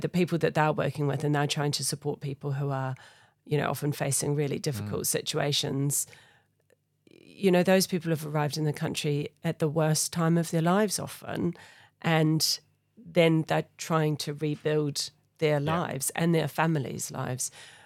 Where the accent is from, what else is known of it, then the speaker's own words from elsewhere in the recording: New Zealand; I think we can guess that I don't come from Portsmouth. But I come from New Zealand. And so I grew up in New Zealand.